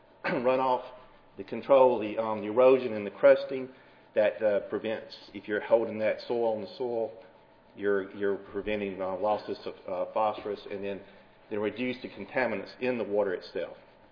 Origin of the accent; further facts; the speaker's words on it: Alabama, United States; But since I'm from Alabama, our big problem, our big industry in Alabama is poultry